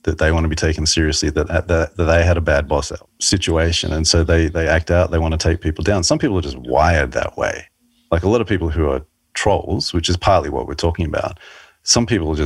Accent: Australia; I'm Australian.

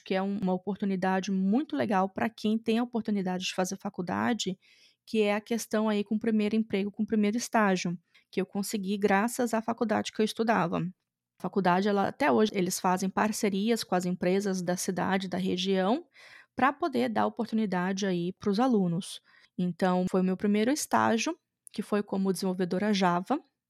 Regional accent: Espírito Santo, Brazil; eu sou do Espírito Santo, né? Eu fiz a faculdade lá em Vitória

